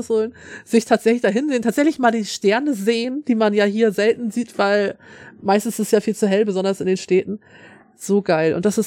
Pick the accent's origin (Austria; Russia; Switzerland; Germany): Germany; Schleswig-Holstein; Also wie gesagt, ich komme ja aus Schleswig-Holstein. Hier oben, wir haben immer viel Tourismus hier.